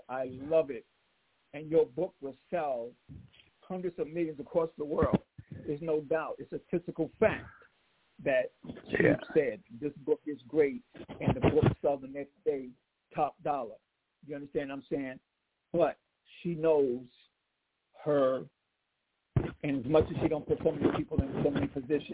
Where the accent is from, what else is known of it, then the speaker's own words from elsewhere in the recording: South Carolina, United States; You know, I came from Third Floor, South Carolina. If I couldn't see above that cotton and them sugar cane and them watermelon, I would still be there.